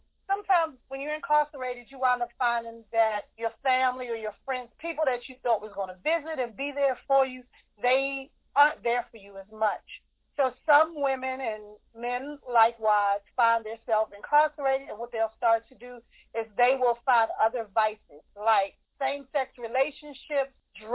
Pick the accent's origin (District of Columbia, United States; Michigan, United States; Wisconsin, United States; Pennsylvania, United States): District of Columbia, United States; Washington; Okay, I was raised in Washington, D.C., born and raised, been here my whole life.